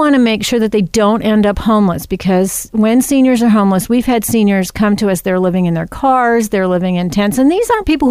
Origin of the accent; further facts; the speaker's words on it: Los Angeles, California, United States; I was raised in L.A.